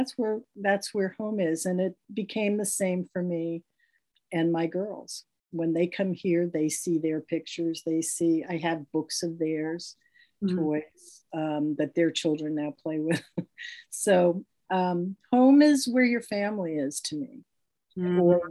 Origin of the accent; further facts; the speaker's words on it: Brooklyn, New York, United States; So our permanent address was always 1529 East 12th Street in Brooklyn.